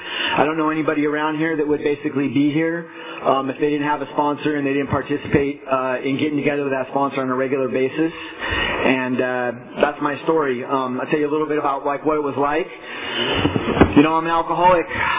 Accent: Fresno, California, United States; My story is that I grew up over here in Fresno.

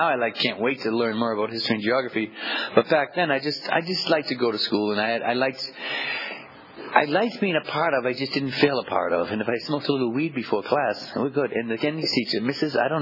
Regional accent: East Boston, Massachusetts, United States; So I grew up in Maverick, and then I moved to the Heights. And now we're right across from the beach.

